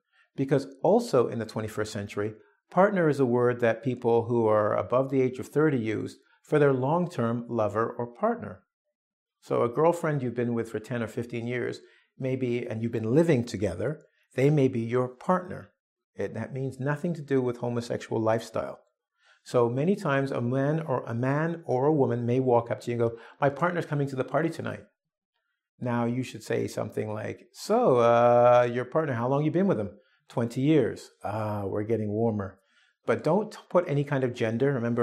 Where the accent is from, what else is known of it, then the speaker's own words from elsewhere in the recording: Russia; English is a second language; I am from Russia.